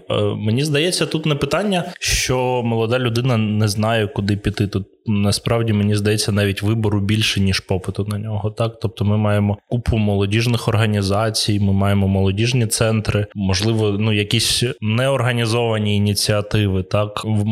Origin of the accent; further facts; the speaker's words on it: Alchevsk, Luhansk Oblast, Ukraine; бо в Алчевську, звідки я родом, молодіжних організацій було, в принципі, дві.